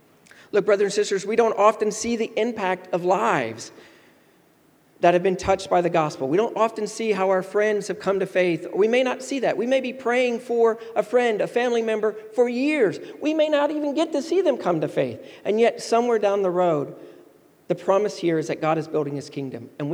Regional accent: the South, United States; now in New York City, United States; Even now, when I first came to New York City, I was told, I came from the South

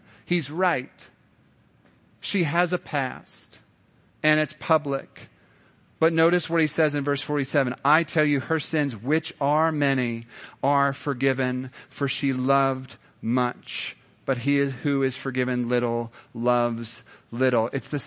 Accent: Nebraska, United States; Growing up in Nebraska, we, as a family, we did the Niobrara River.

